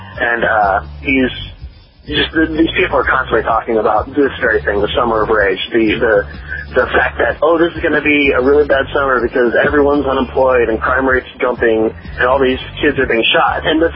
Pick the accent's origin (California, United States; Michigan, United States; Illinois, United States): Illinois, United States; Springfield; I actually tried to start a cop watch in my hometown, Springfield, Illinois, which is just 100,000 people.